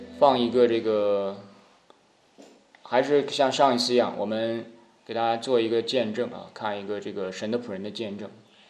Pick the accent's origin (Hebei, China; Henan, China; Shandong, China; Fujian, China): Henan, China; accent: Henan; 满罐子不响，半瓶子乱晃的，这是我们河南话